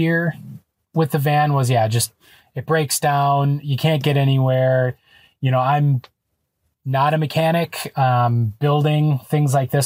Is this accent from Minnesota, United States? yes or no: no; Wisconsin, United States; because we're from Wisconsin, we had winter tires on our van.